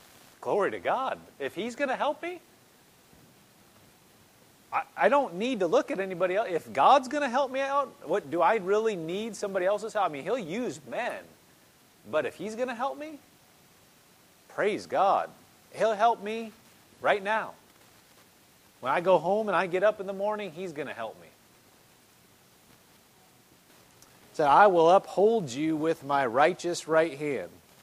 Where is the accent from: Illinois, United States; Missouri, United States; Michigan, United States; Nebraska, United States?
Nebraska, United States; My pastor from Nebraska, like me, the pastor I had in Lincoln, Nebraska